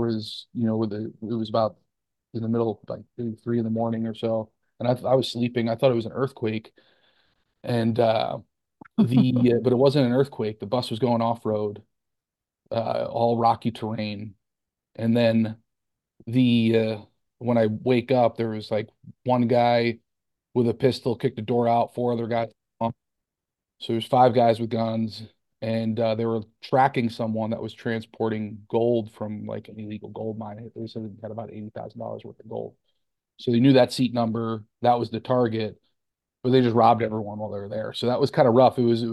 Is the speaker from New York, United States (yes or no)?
yes; New York, United States; now in Philadelphia, United States; I'm from New York originally, but then I went to college in Philadelphia.